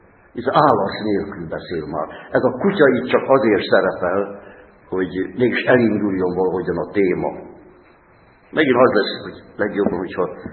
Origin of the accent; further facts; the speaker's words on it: Hungary; keresztény vagyok, és magyar vagyok, és őszintén az vagyok.